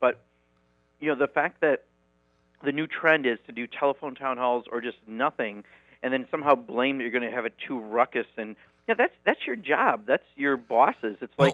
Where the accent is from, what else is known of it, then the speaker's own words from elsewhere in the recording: Kenosha, Wisconsin, United States; it was my hometown of Kenosha. You know, and I've got, you know, my mom and my cousins, but, you know, my friends from high school and their kids and their grandkids.